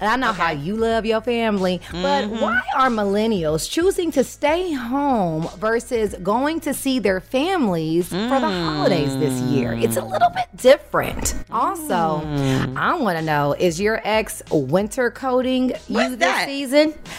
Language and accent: English; Los Angeles, California, United States; And I'm from Los Angeles. And Big Bear is where we get our snow.